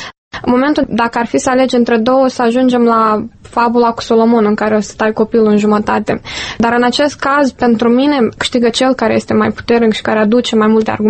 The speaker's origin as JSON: {"language": "Romanian", "country": "Moldova", "said": "noi ca moldoveni, ca români"}